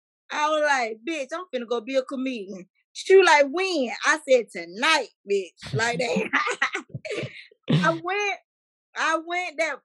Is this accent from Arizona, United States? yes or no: no; Atlanta, Georgia, United States; I'm from Atlanta, so I got to do the Fox Theater.